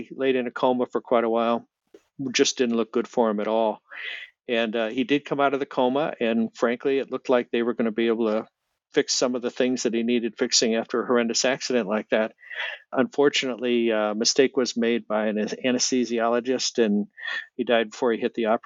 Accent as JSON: {"language": "English", "region": "Pennsylvania", "country": "United States", "said": "And we're all from Pennsylvania, Altoona area and Johnstown area and so on and so forth."}